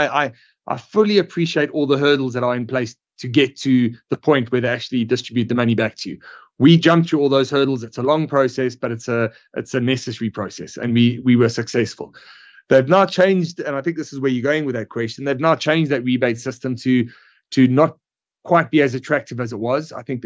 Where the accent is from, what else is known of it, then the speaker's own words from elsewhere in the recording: South Africa; we are South African